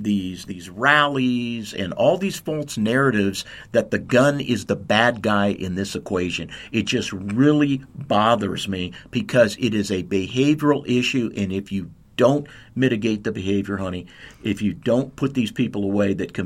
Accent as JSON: {"language": "English", "region": "California", "country": "United States", "said": "we're originally from Little Salinas, California, which is in northern Monterey County."}